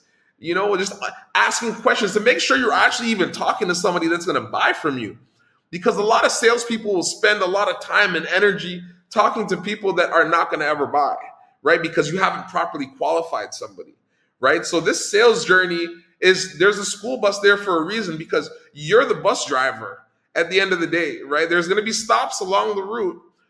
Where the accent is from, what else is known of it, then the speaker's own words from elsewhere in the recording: Toronto, Ontario, Canada; I'm from Toronto.